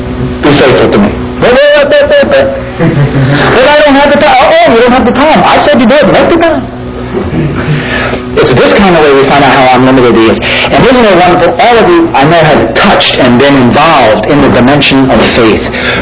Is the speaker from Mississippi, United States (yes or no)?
no; New York, United States; every Tuesday night in my hometown up there in New York, we rented out this big theater